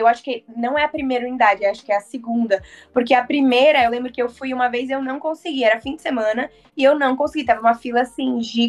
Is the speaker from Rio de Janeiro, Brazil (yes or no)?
no; São Paulo, Brazil; also born or lived in Manaus; Eu sou de Manaus, né? Eu cresci em São Paulo, mas eu sou de Manaus. Então eu vou muito pra lá durante as minhas férias